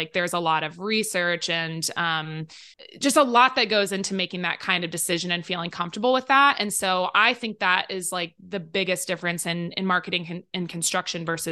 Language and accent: English; Midwest, United States; I grew up in the Midwest, so I was just always surrounded by these blue collar, you know, tradesmen type people.